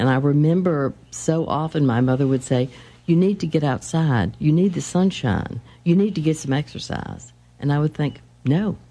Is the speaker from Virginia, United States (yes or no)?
yes; Wytheville, Virginia, United States; Because I grew up in 1950 in Wytheville, Virginia, which was the site of the worst polio epidemic in the United States.